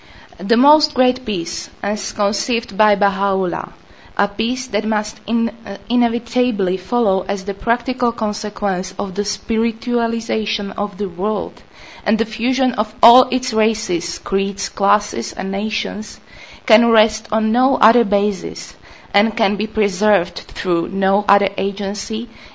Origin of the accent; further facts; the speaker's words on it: Slovakia; English is a second language; She's from Italy, I am from Slovakia. We both speak English